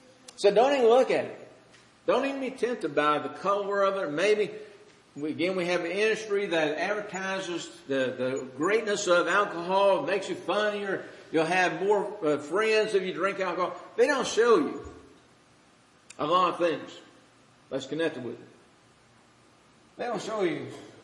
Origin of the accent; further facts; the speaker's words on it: Kentucky, United States; I grew up in Kentucky, that my grandpa grew tobacco, my dad grew tobacco, I worked in tobacco